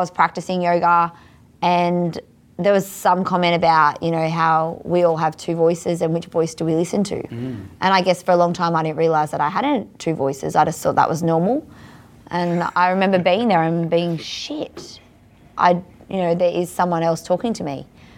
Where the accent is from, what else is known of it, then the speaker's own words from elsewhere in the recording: Woy Woy, New South Wales, Australia; I have it in my hometown in Woi Woi.